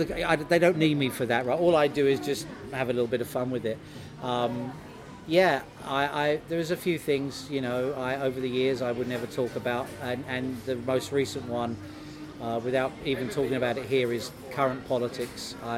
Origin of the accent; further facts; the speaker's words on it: United Kingdom; Because I'm British.